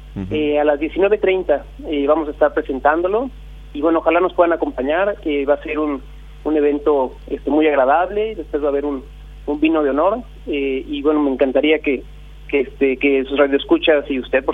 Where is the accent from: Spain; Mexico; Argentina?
Mexico; accent: Mexican; now in Paraguay; Sí, ya 6 años por acá. Ya me siento medio paraguayo, la verdad.